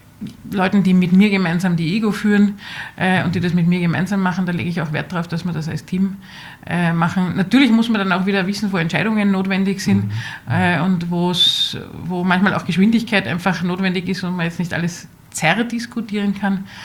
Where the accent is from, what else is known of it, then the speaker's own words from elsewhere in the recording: Austria; Wir sind Österreicher